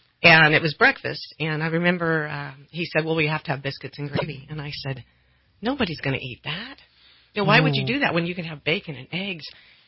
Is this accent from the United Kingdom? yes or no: no; Cottonwood, California, United States; I grew up in Cottonwood. I wound up going to Red Bluff High and worked three jobs while I was going to school.